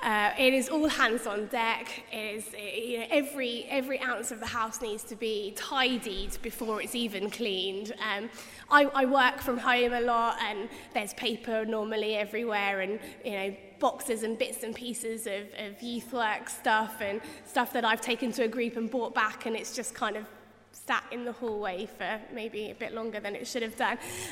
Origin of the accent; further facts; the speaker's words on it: Ipswich, East of England, United Kingdom; now in London, United Kingdom; One of the joys of living in London, I'm originally from Ipswich